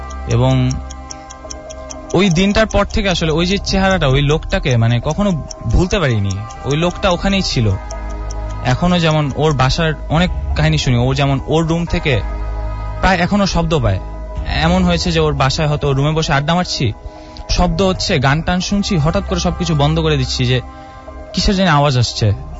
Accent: Mohammadpur, Dhaka Division, Bangladesh; আমি মোহাম্মদপুর থেকে এসেছি।

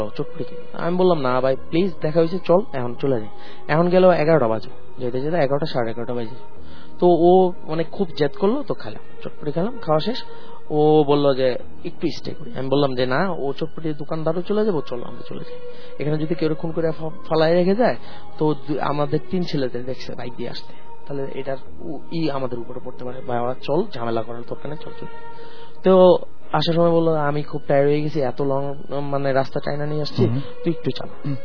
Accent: Narayanganj, Dhaka Division, Bangladesh; নারায়ণগঞ্জ থেকে আসছি।

